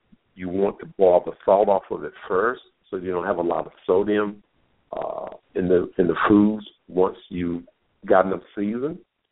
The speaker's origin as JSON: {"language": "English", "region": "Southern United States", "country": "United States", "said": "Listen, I'm from the South. I know what happens in the kitchen, particularly when it comes to in the soul food kitchen."}